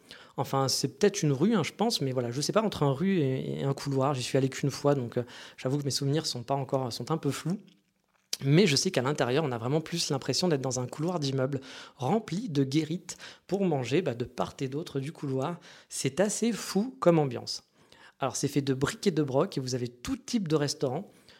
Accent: France; now in Japan; Oui, on est français

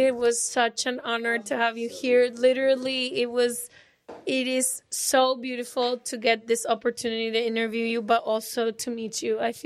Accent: Guadalajara, Jalisco, Mexico; Yeah, we're from Guadalajara.

